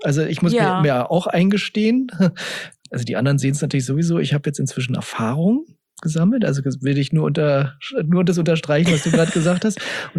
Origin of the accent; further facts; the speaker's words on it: Germany; ich bin ja im Westend aufgewachsen